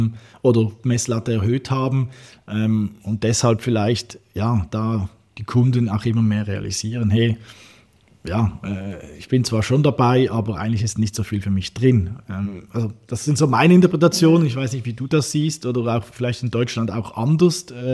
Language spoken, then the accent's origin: German; Switzerland; zum südlichen Nachbarn, sprich der Schweiz, meinem Heimatland.